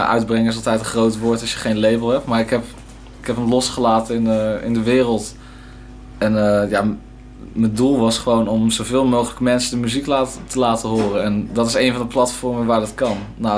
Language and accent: Dutch; Amersfoort, Utrecht, Netherlands; now in Tilburg, Netherlands; Ik ben 22 jaar. Ik kom uit Amersfoort eigenlijk. Maar we wonen nu met z'n allen in één huis in Tilburg.